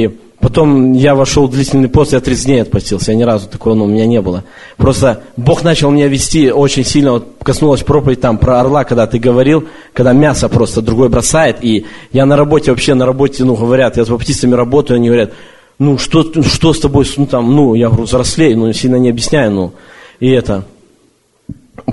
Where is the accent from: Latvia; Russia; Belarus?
Belarus; now in Massachusetts, United States; Я из Массачусетса … но я как бы сам, ну, с Белоруссии. И я помню, когда еще в Белоруссию в церковь ходил